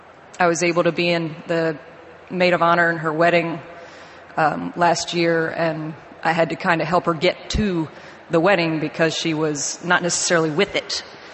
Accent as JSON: {"language": "English", "region": "Maryland", "country": "United States", "tie": "born or raised there", "said": "So, like you said, I'm in the Navy. I grew up in Western Maryland."}